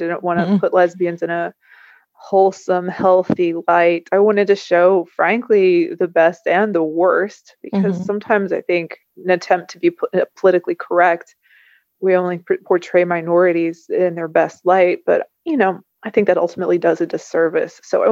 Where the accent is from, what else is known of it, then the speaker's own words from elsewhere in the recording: Kentucky, United States; No, I've stayed in my hometown in Kentucky, and it's been much better for me.